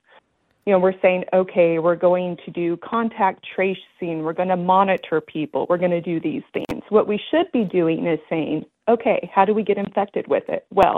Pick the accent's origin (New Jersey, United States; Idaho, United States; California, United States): Idaho, United States; I'm from Idaho, from the mountains of Idaho, so ticks are pretty prevalent up there.